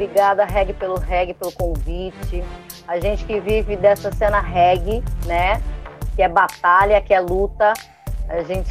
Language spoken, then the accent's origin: Portuguese; Rio Grande do Sul, Brazil; also born or lived in Florianópolis; now in Fernando de Noronha, Brazil; Eu venho do Rio Grande do Sul, morei em Floripa há muitos anos e vim pra cá.